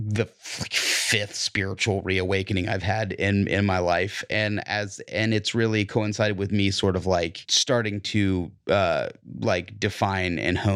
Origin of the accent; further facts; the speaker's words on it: Georgia, United States; I'm from Northwest Georgia, and, like, so I didn't get shame, like, hammered into my head